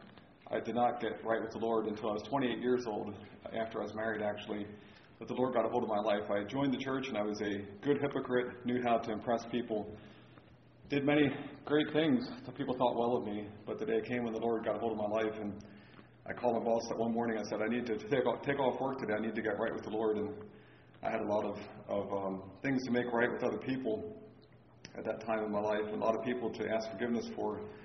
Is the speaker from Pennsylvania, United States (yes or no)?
yes; Pennsylvania, United States; but I grew up in Lancaster County. I lived in Lancaster County and Lebanon County all of my life, so I never got too far from home